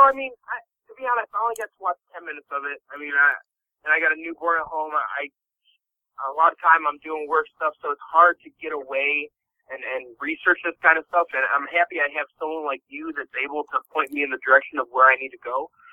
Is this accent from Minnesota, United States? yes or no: no; Cleveland, Ohio, United States; I'm from Cleveland.